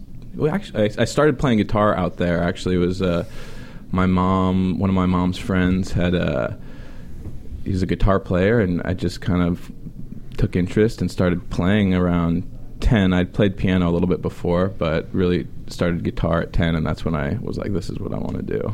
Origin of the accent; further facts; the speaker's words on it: Los Angeles, California, United States; Born and raised right here in L.A.